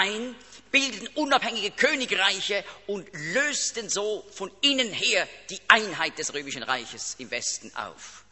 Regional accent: Switzerland; born or raised there

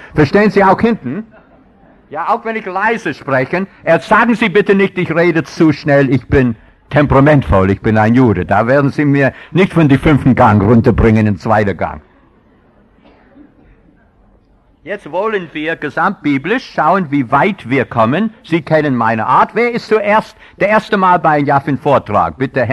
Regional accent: Baden-Württemberg, Germany; accent: Swabian; Ich kann hier als Schwabe, Sie merken alle von meiner Aussprache, dass ich schwäbischer Pfarrer bin, ja?

